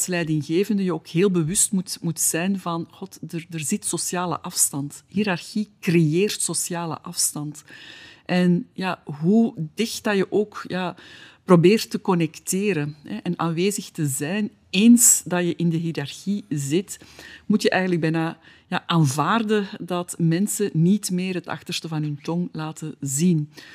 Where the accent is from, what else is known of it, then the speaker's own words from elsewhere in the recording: Flanders, Belgium; Wij als Vlamingen / Belgen zijn geen kampioenen in het geven van feedback.